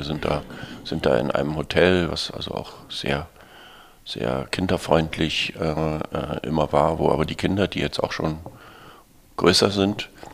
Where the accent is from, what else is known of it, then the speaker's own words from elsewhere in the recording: Berlin, Germany; als Berliner Schulkind war das Größte hier in den Ferien